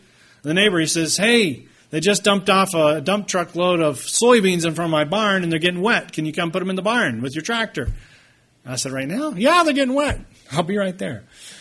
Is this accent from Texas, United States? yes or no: yes; Texas, United States; A lot different from where I grew up in West Texas.